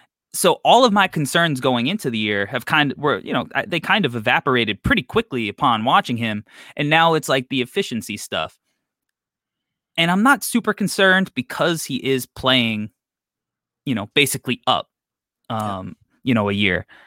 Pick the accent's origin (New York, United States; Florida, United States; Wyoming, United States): New York, United States; I'm a Bulls fan. I'm from New York. I'm a Bulls fan, though.